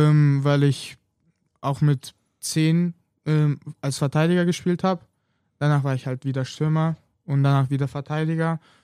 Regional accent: Latvia; first language Russian; German is a second language; now in Germany; Mit Lettisch ist auch so eine Sache, ich konnte das früher richtig gut, aber nachdem ich halt nach Deutschland gezogen bin, habe ich das einfach nicht mehr gebraucht, weil mit meinen Eltern spreche ich ja Russisch.

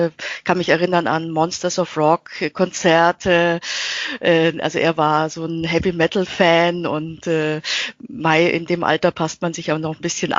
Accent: Austria; ich bin in Österreich aufgewachsen als Kind eines österreichischen Vaters und einer deutschen Mutter. Und es ist bei mir tatsächlich so, dass ich in einem Dorf aufgewachsen bin, also ein sehr kleines Dorf

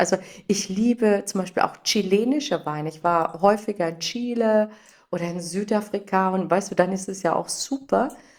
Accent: Freiburg, Baden-Württemberg, Germany; ich bin ja ursprünglich am Freiburger Stadttheater groß geworden, weil mein Papa war ja Opernsänger

